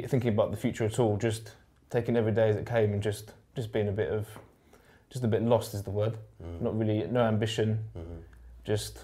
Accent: St Albans, East of England, United Kingdom; I'm from St Albans in Hertfordshire, which is just north of London. I'm from a nice middle-class background.

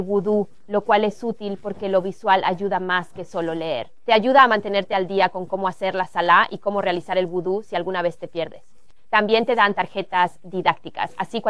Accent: South Africa; now in United States; vengo de Sudáfrica. Me mudé a Estados Unidos en 2007.

